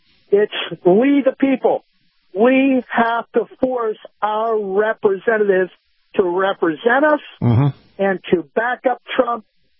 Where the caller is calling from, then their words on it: Tampa, Florida, United States; from Tampa.